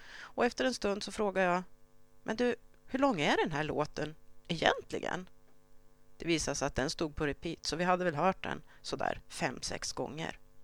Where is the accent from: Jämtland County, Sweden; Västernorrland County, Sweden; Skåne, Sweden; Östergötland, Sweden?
Jämtland County, Sweden; Jag fyller 56 år i augusti och är född och uppvuxen i Republiken Jämtland.